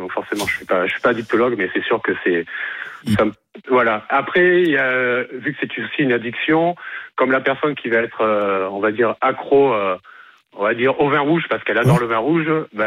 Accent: Marseille, Provence-Alpes-Côte d'Azur, France; Moi, j'ai grandi à Marseille

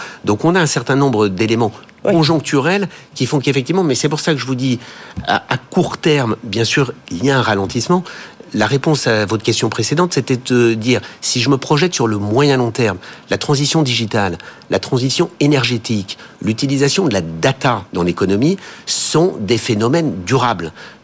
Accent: France; also born or lived in United States; et je le dis pas uniquement parce que je suis français

